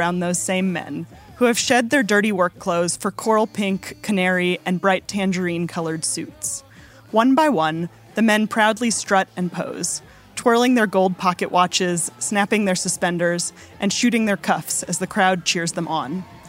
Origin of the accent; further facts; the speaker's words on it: United States; now in Congo; As an American journalist who's worked here for the past decade, I've seen those stereotypes.